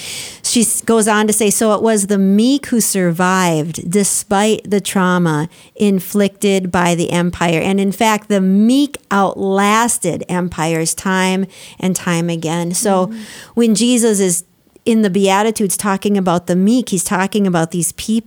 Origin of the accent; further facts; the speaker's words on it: Albert Lea, Minnesota, United States; I remember my hometown is Albert Lea, and I had a certain feeling when I was growing up, a feeling where I was protected and I was safe and everybody did everything for me